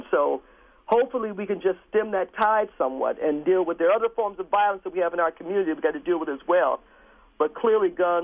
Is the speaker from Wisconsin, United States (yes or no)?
yes; Milwaukee, Wisconsin, United States; I'm born and raised in Milwaukee